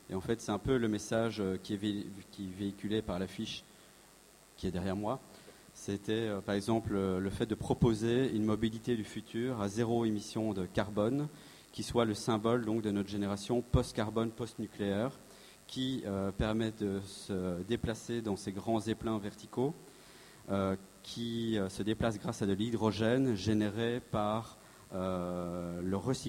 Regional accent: Belgium; moi je viens de Belgique

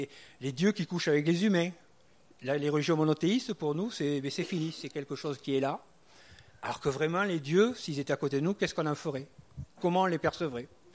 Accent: Occitanie, France; moi, je viens dans mon accent d'un pays où les guerres de religion sont dans la chair avec les cathares

